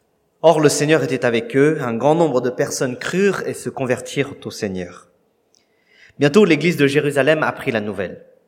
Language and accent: French; Créteil, Île-de-France, France; born there; now in Corbeil-Essonnes, France; moi je suis né à Créteil et j'ai fait mes classes prépa à Saint-Maur au lycée d'Arsonval. Et maintenant j'habite Corbeil-Essonne, donc ça reste l'Île-de-France, le Grand Paris aussi.